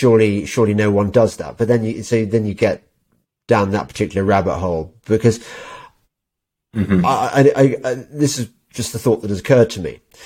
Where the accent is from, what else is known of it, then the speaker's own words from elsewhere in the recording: England, United Kingdom; It's very hard to go through that and not come away with the belief that as an Englishman, you've won the lottery in life